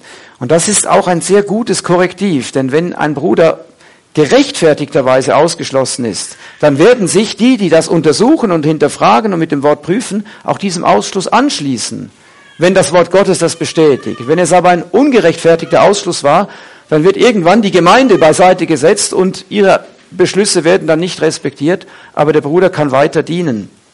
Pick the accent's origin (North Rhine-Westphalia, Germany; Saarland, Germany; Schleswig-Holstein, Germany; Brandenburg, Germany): North Rhine-Westphalia, Germany; Siegen, wie bei uns im Siegerland